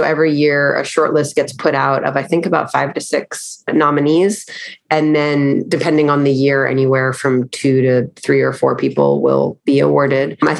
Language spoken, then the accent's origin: English; New York, United States; Oh, originally I'm from New York.